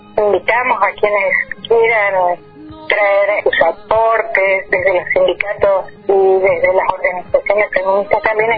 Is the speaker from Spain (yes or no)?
no; Argentina; esta fecha es algo que nos atraviesa como argentinos, como argentinas